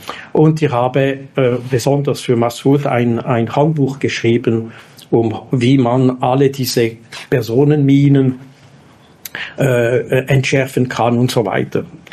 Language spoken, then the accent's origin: German; Geneva, Switzerland; German is a second language; ich bin Genfer, ich bin in Genf aufgewachsen, studiert, auch in der Universität studiert.